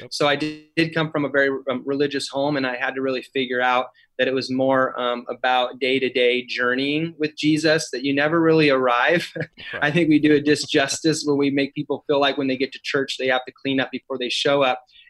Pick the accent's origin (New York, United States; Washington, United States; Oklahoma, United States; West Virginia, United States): Washington, United States; Moses Lake; Well, I'm actually originally from Moses Lake, Eastern Washington, and I had moved over to Renton at 18.